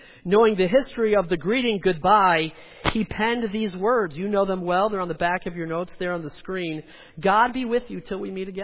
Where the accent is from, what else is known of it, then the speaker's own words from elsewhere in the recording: New York, United States; now in Minnesota, United States; I grew up in New York. My wife grew up in Hartford, Connecticut. We now live in Minnesota, but our children are going to college in South Carolina.